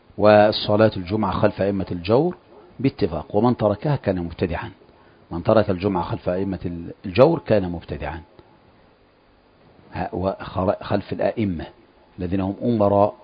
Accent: Egypt; مثل ما هو عندنا في مصر مشهور

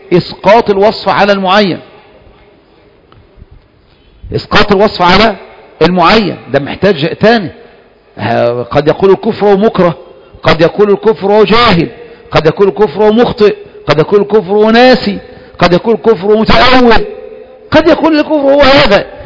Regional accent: Egypt; لكن مشكلة ما تجد منهج في بلد زي مثلا عندنا في مصر ولا في ليبيا ولا في تونس

